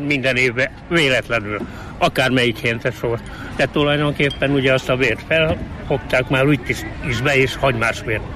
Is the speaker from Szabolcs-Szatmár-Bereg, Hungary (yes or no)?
yes; Szabolcs-Szatmár-Bereg, Hungary; Ugye nálunk még szabolcsi vagyok